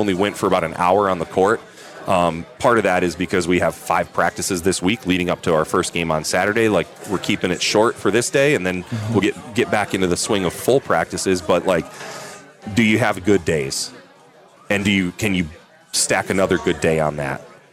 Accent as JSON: {"language": "English", "region": "Michigan", "country": "United States", "said": "My wife and I moved back here from North Carolina. Right. As much as we are Michigan people and Adrian College people and you know, have a history here in the town and in this area, you lose touch with that a little bit."}